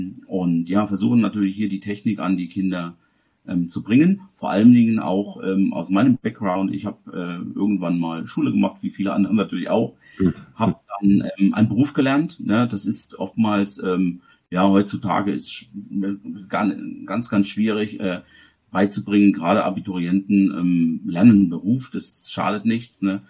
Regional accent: Saarland, Germany; now in Schweinfurt, Germany; werde dieses Jahr sogar 55, bin gebürtiger, und das wird man auch irgendwann hören, oder jetzt schon, Saarländer. Ich habe das, ich kann es nicht verstecken, aber ich bin auch kein Franke, ich kann das mit dem Dialekt mir nicht aneignen und will das auch gar nicht. Ich bin seit 1998 in Schweinfurt

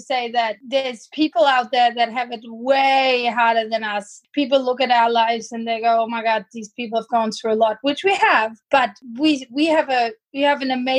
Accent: Germany; accent: German; English is a second language; So I grew up in Germany, as you can tell by my accent. So I grew up in Germany

